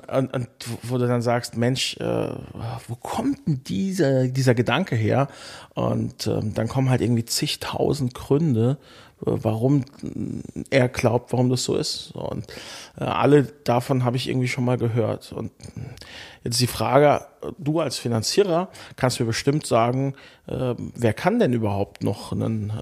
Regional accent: Frankfurt, Hesse, Germany; Letzte Woche war ich in meiner alten Heimat in Frankfurt am Main

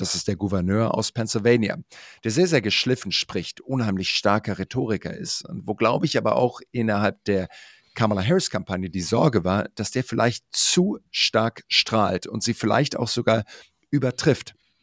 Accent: Heidelberg, Baden-Württemberg, Germany; Ich bin in Heidelberg groß geworden

